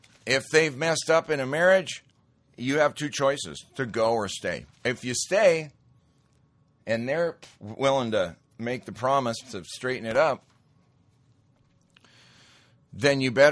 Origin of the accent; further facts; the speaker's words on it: Great Falls, Montana, United States; I mean, I grew up in Great Falls, Montana.